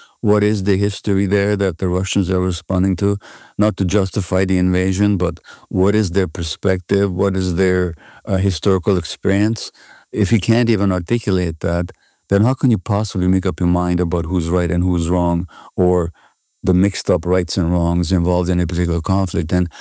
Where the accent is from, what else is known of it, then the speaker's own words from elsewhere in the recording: Hungary; I grew up under communism in Hungary